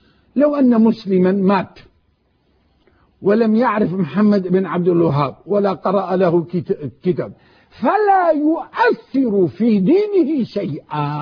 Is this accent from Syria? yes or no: yes; Syria; وأنا شامي وابن شاميين وولدت في الشام